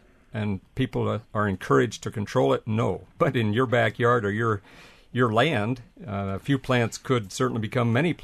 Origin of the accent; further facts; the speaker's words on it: Illinois, United States; I grew up in Southwest Illinois, and I can remember when Dad came home with a pickup truckload of those seedlings in the back of the truck, and we planted them around the farm